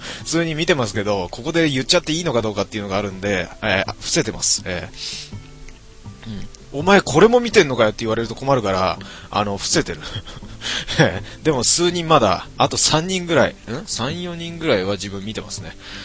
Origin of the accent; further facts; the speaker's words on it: Kanagawa, Japan; 俺神奈川出身だからね、俺ね。神奈川出身で普通に神奈川で育って、今も神奈川にいますからね、自分ね。